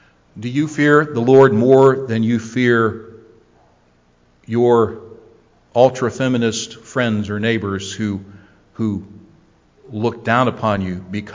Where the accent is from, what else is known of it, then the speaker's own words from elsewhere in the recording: Canton, Ohio, United States; I grew up near Cleveland, Ohio, there in Canton